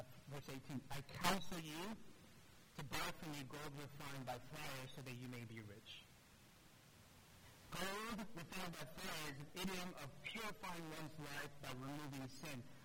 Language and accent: English; the South, United States; I saw this in my life, growing up in the South.